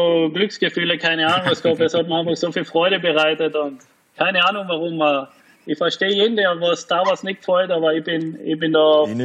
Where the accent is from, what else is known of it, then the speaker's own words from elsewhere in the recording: Carinthia, Austria; Das wär schon nochmal so ein Abschluss als Kärntner, zumindest einmal ein, zwei Jahre Profi in Kärnten.